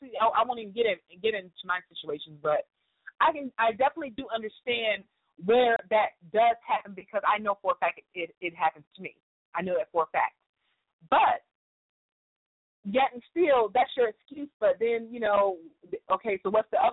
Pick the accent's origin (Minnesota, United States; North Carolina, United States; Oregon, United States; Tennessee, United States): North Carolina, United States; I'm from North Carolina. I'm not a stranger to hurricanes and having to be in the house for days on end with no lights